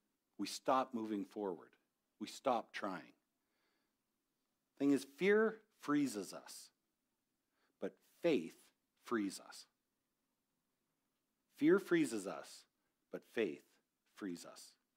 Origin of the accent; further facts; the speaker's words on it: Devon, Alberta, Canada; being Canadian, growing up in Devon with a ski hill in the river valley